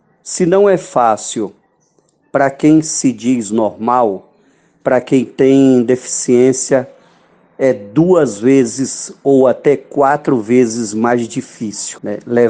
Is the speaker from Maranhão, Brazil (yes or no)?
yes; São Luís, Maranhão, Brazil; now in São Paulo, Brazil; eu sou maranhense também, lógico, e já sentia isso na pele desde a época que saí de São Luís para vir morar em São Paulo